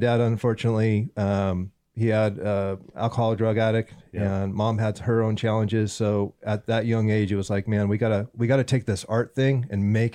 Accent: California, United States; Born and raised in California, Southern California. Part of it, my parents split up at 9 years old. And we were in Southern California, right near Disneyland.

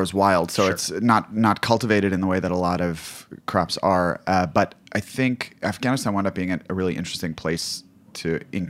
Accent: United States; It's not to say that me as an American, I obviously stood out.

